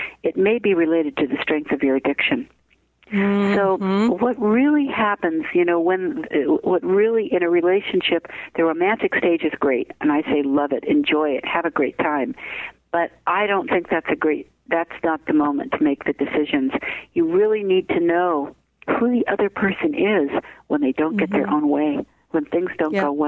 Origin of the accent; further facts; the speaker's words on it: San Francisco, California, United States; I'm from San Francisco. I still think the … is a hotel.